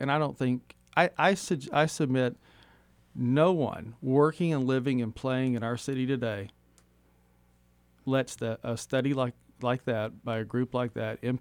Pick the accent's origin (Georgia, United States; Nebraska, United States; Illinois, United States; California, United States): Georgia, United States; Atlanta; First of all, I'm a native of Atlanta. I was born in Atlanta.